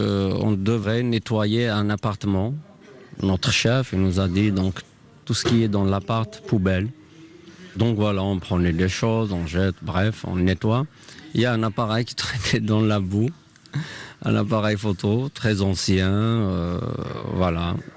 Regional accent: Kabylie, Algeria; born there; moved away; Je suis né en Kabylie, en Algérie plus exactement. En 2000, quand j'ai quitté l'Algérie

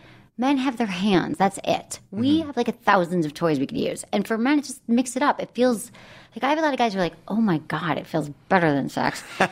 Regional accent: Michigan, United States; Michigan.

